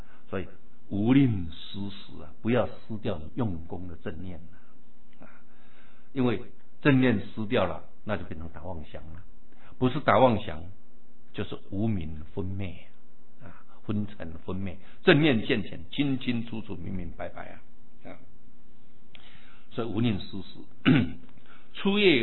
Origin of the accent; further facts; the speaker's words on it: China; 那我们中国人分成二六十中，昼六十，夜六十啊